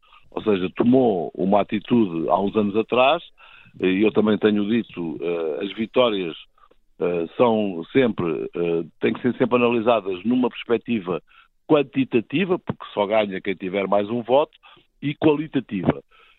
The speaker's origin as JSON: {"language": "Portuguese", "country": "Portugal", "said": "não é isso que eu desejo enquanto cidadão, enquanto português"}